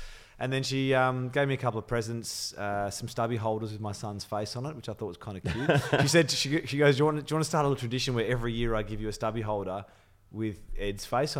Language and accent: English; Melbourne, Victoria, Australia; also born or lived in London, United Kingdom; I'm fiercely loyal to Melbourne. I was born in London. I came here when I was six.